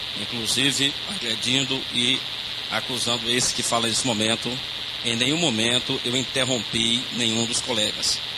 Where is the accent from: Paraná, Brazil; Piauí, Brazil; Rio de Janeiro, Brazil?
Piauí, Brazil; Guadalupe; Nasci na minha cidade, cresci aqui, fiquei durante um bom tempo e saí novo, em busca de estudo